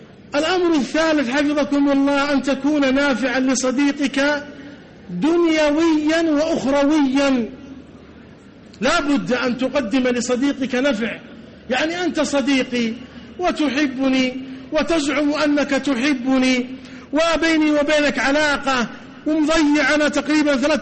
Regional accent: Hejaz, Saudi Arabia; وعندنا في الحجاز باللغة العامية يقولون لاقيني ولا تغديني

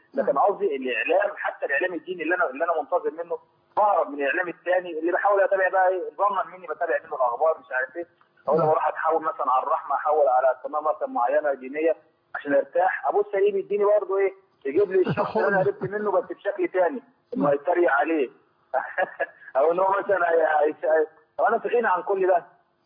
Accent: Egypt; now in Saudi Arabia

